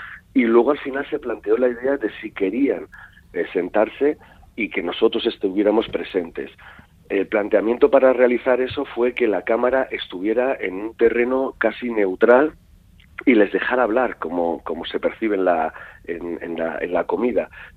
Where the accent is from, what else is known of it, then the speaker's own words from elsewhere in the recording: Basque Country, Spain; el jardín vasco, es decir, en el de mi tierra